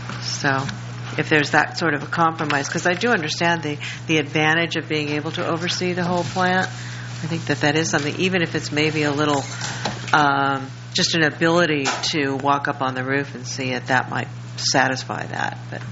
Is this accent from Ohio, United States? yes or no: no; Morro Bay, California, United States; I'm from Morro Bay